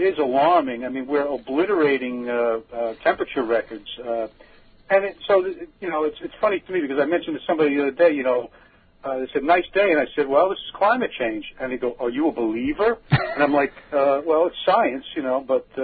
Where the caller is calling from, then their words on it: West Babylon, New York, United States; from West Babylon